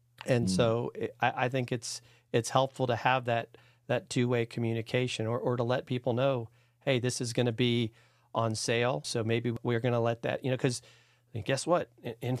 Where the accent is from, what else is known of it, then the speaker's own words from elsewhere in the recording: Virginia, United States; actually I grew up in Northern Virginia, and you know, played you know, soccer and you know, through high school